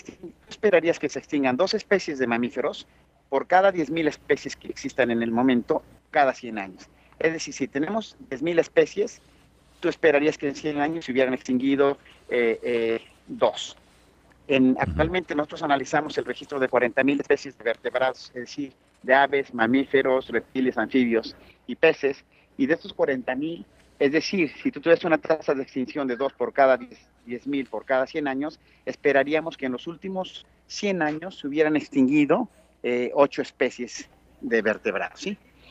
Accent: Mexico; En México, de donde yo soy mexicano, soy de la Universidad Nacional Autónoma de México

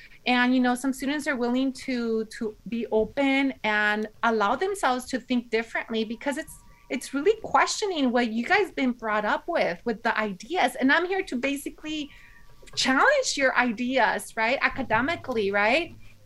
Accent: Watsonville, California, United States; And you know, I am an immigrant. I grew up in Watsonville, California.

